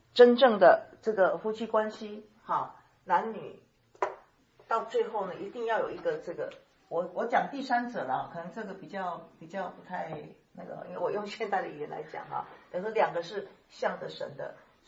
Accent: China; 问题是我们中国人学起来就觉得很奇怪啊。

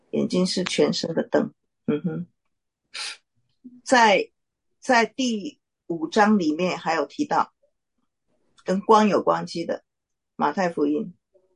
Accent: China; 我们中国人很喜欢把眼眸的形容哈、啊，就把它形容的眼神有没有啊？

